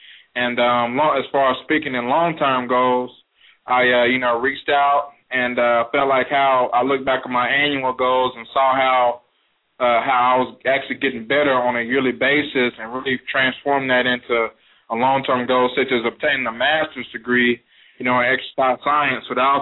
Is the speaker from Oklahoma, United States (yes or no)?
yes; Muskogee, Oklahoma, United States; I'm from Muskogee, Oklahoma. Grew up there, born and raised. I went to high school there.